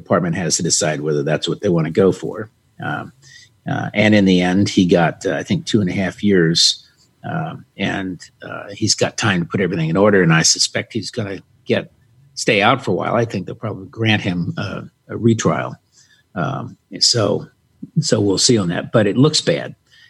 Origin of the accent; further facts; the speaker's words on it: Southern United States, United States; You know, they all look the same, even though I'm a Southerner.